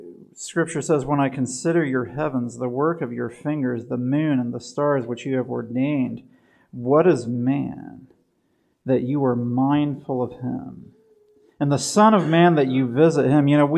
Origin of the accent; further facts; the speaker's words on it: Portland, Tennessee, United States; We went back in 2017 to the eclipse to where I grew up in Portland, where Highland Academy is, because I wanted to be somewhere familiar.